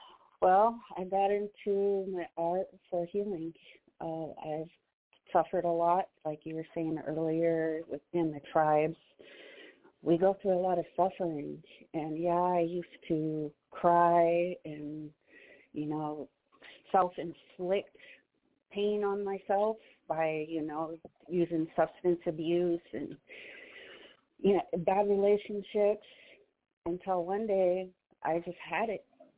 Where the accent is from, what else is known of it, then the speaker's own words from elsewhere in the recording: Seattle, Washington, United States; also born or lived in Omak, United States; I am San Poyo Band and Nez Perce Band, and I was born in Omak, Washington. I lived there on the res, but I grew up here in Seattle.